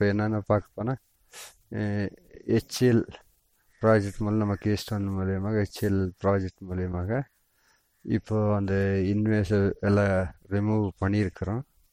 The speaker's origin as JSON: {"language": "Tamil", "town": "Pikkapatti", "region": "Tamil Nadu", "country": "India", "said": "பிக்கப்பட்டி மந்தில் வந்து நாங்கள் டோடா இனத்தை சேர்ந்தவங்க இருக்கிறோம்."}